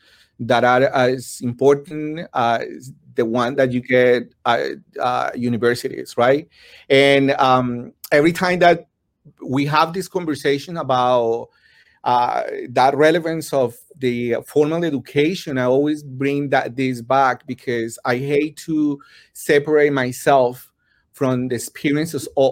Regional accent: Colombia; now in United States; Well, I'm from Colombia, and I emigrated to this country almost 20 years ago, or 20 years ago.

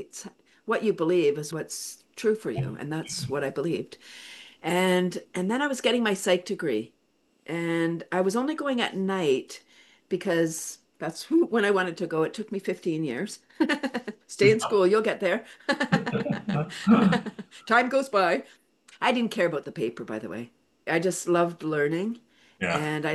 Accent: Toronto, Ontario, Canada; I'm in Canada, located in north of Toronto, but I'm from Toronto.

